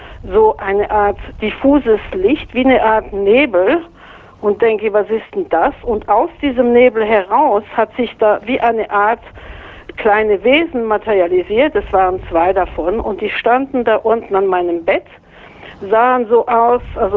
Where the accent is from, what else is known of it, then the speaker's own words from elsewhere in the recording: Auvergne-Rhône-Alpes, France; moved away; ich bin in Frankreich aufgewachsen, in der Nähe von Lyon, also die zweitgrößte Stadt von Frankreich, und in einer Familie mit 4 anderen Geschwistern.